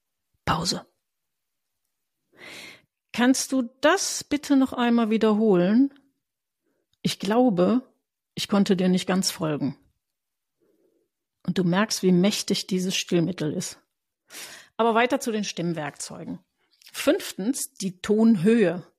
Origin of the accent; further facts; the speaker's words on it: Rhineland, Germany; für mich als Rheinländer ist es schwer.